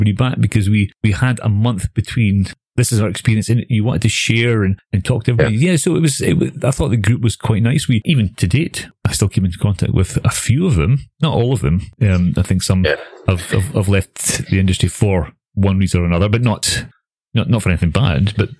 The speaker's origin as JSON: {"language": "English", "town": "Aberdeen", "region": "Scotland", "country": "United Kingdom", "lives_now": "Glasgow, United Kingdom", "said": "Being in Glasgow now. Being in Glasgow, you have. And I come from Aberdeen, so for those who don't know, Aberdeen's on the east coast of the northeast coast of Scotland."}